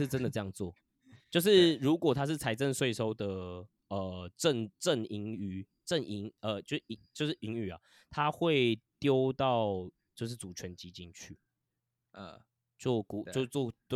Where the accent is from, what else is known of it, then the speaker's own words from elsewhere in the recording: Taiwan; 他这样是赚我们台湾人的钱